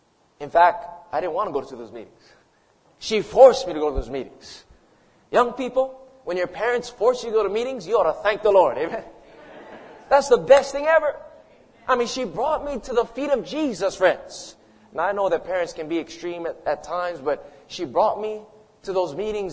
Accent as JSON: {"language": "English", "town": "Wailua", "region": "Hawaii", "country": "United States", "tie": "born or raised there", "said": "I would break into people's houses growing up in Wailua on the other side of the mountain."}